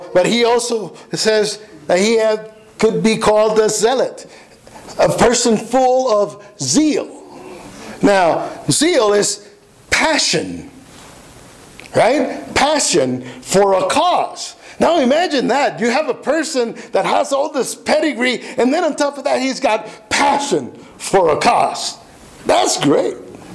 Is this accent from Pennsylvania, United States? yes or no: no; East Harlem, New York, United States; I'm very proud of being a Latino, right? I'm from El Barrio.